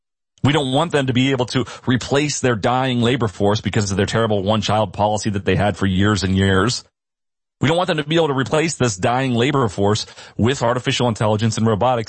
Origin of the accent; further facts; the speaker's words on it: Illinois, United States; I grew up in McLean County, Illinois, produces more corn than any other county in the world, at least it did when I was growing up there.